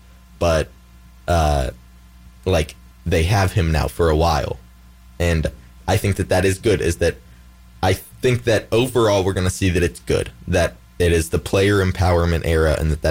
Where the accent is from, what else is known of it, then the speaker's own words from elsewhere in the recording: Indiana, United States; we are from Indiana. We have the Pacers here.